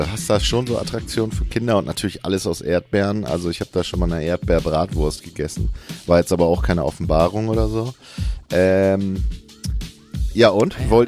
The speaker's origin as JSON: {"language": "German", "town": "Neubrandenburg", "region": "Mecklenburg-Vorpommern", "country": "Germany", "tie": "born there", "said": "weil ich bin ja gebürtiger Neubrandenburger"}